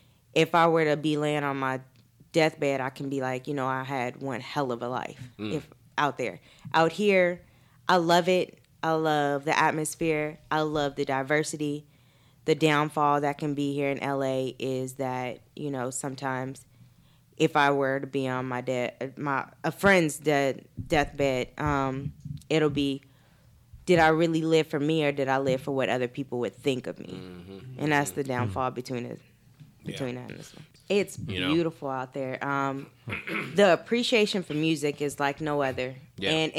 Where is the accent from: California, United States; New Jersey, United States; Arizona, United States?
California, United States; Los Angeles; I'm from Los Angeles, born and raised.